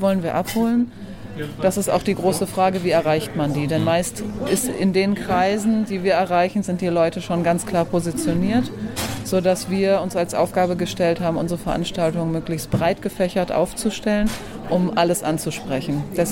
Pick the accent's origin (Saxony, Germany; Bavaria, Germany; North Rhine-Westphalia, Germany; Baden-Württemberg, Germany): North Rhine-Westphalia, Germany; Dortmund; born there; also born or lived in Hamburg; now in Aschäffel, Germany; Nein, ich bin aus Aschäffel, bin tatsächlich zugezogen, bin gebürtige Dortmunderin, habe jahrelang in Hamburg gewohnt und wohne jetzt seit knapp 3 Jahren in Aschäffel.